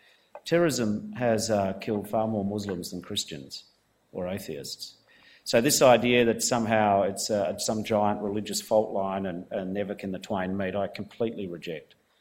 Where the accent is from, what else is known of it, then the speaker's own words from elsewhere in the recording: Australia; the great gift of being an Australian is that we're a long way away from a lot of these troubles.